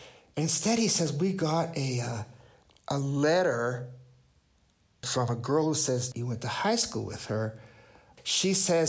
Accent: Guatemala; accent: Spanish; first language es; English is a second language; They used to also take me out of classes and make me have pronunciation lessons to get rid of my Spanish accent.

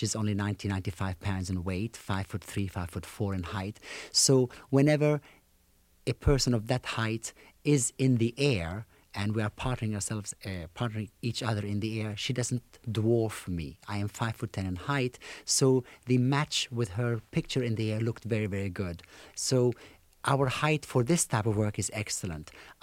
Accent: England, United Kingdom; I started ballroom dancing at the age of 14. I was brought up in England

